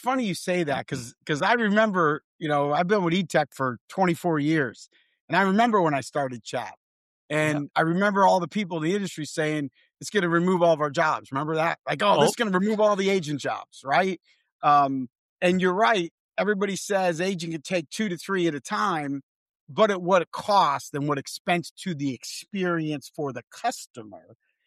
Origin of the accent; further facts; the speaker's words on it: East Coast, United States; now in Texas, United States; I'm not from Texas originally. I'm from the East Coast, so I know exactly where that is.